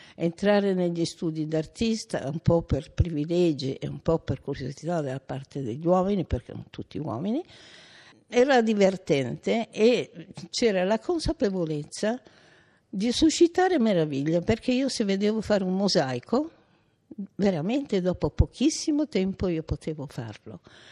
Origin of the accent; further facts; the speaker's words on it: Genoa, Liguria, Italy; born there; also born or lived in Rome; Sono nata a Genova nel 31 e quindi oggi ho 84 anni. Quando ne avevo 20 abitavo già a Roma, in casa di mio nonno